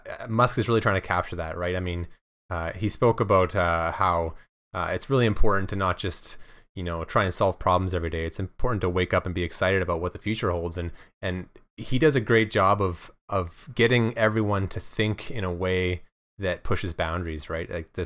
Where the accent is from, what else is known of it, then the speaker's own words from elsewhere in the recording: Canada; I'm Canadian